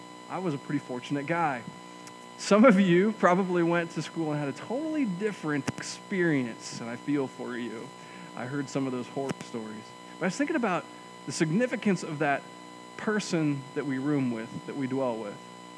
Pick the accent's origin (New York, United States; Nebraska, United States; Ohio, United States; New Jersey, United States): Nebraska, United States; I grew up in Nebraska, and so my first real roommate experience was probably, like many of you, going to college.